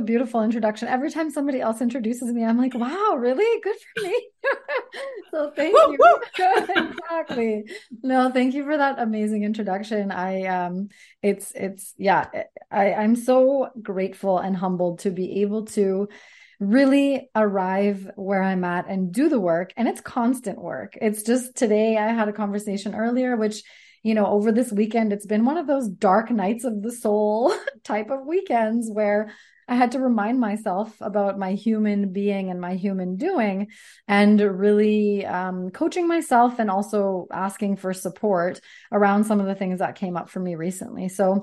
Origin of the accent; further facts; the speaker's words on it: Sardis, British Columbia, Canada; also born or lived in Ontario; now in Coquitlam, Canada; We lived in Ontario. We lived all over BC, Fort St. John, Victoria. I grew up in Sardis, close to Chilliwack. And so now we're in Coquitlam.